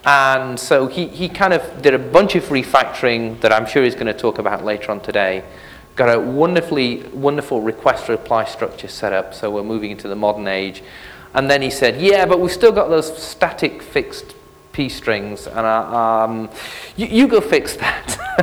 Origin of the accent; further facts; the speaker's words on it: England, United Kingdom; now in United States; You know, being originally a Brit and now an American, of course, I have the usual sort of English complete myopia.